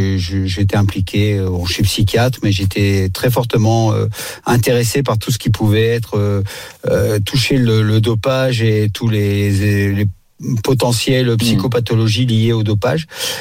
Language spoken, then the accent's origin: French; Douai, Hauts-de-France, France; Alors moi je suis du Nord, je suis de Douai dans le Nord.